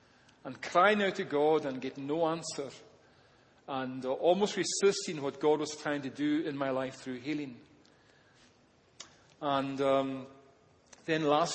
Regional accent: Scotland, United Kingdom; moved away as an adult; now in Canada; So born and brought up in Scotland and moved to Canada in 2007, my wife and I moved here

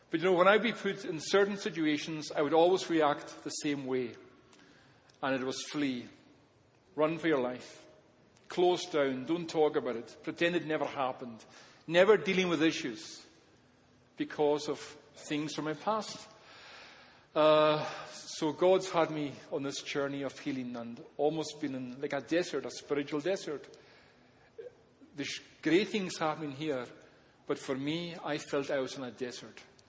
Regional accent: Scotland, United Kingdom; moved away as an adult; now in Canada; So born and brought up in Scotland and moved to Canada in 2007, my wife and I moved here

